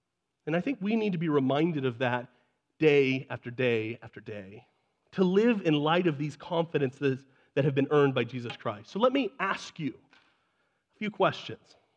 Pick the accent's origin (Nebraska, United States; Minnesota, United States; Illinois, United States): Nebraska, United States; I am born and bred in Nebraska.